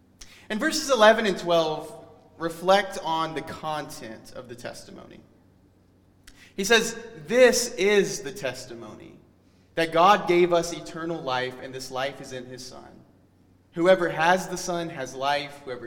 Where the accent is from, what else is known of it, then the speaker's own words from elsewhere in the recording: Alabama, United States; also born or lived in San Francisco, United States; You know, I've told you guys that I grew up in Alabama and that I lived for 3 years in San Francisco before moving here.